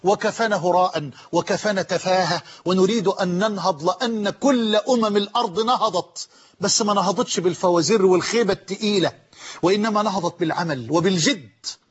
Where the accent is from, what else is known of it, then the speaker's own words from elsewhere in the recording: Damouh, Egypt; أنا كنت طفلا صغيرا، ممكن أكون 6 سنين، وكنت في هذا الوقت أعشق الأذان، وأؤذن في مسجدنا في قريتنا المتواضعة دموه